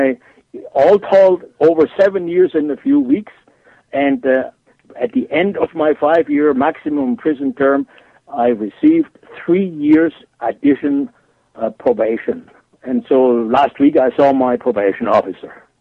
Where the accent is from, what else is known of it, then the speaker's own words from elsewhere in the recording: United States; And I am quintessentially an American of the style of Thomas Jefferson.